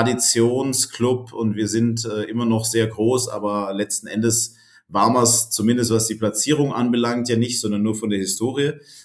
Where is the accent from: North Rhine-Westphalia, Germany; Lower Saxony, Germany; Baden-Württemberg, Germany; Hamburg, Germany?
Baden-Württemberg, Germany; also born or lived in Tübingen; Ich bin da sehr im Süden aufgewachsen von Baden-Württemberg und habe dann in Tübingen studiert, Sport- und Medienwissenschaften.